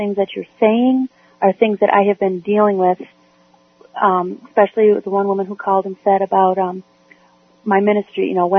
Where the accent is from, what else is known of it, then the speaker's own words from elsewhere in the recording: New York, United States; Hi. I'm from New York.